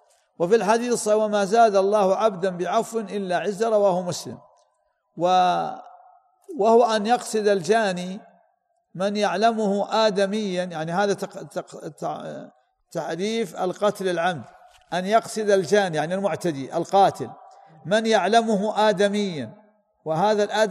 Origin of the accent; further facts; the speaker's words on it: Saudi Arabia; وعندنا في السعودية